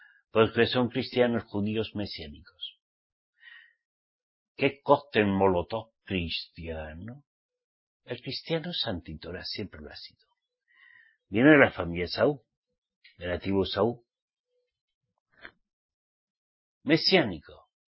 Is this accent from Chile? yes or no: no; Spain; Soy español. Al menos mi papá y mi mamá me parieron en España.